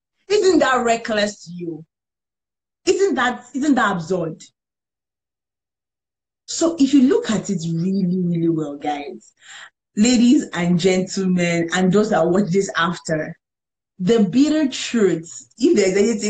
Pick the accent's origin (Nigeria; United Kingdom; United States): Nigeria; Now, for me, as a Nigerian father, I was thinking that this child is coming to kill me.